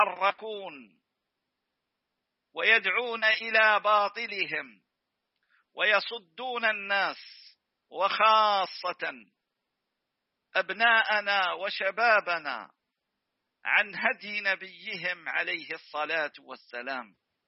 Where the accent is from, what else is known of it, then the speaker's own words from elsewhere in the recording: Tunisia; أبنائي وأحبابي وإخواني في بلدي تونس،